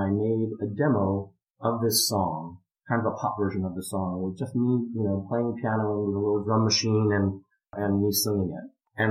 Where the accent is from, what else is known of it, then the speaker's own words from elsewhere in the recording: New Jersey, United States; I was about 5 or 6 years old, and I grew up in New Jersey, and my parents took us to a matinee of Annie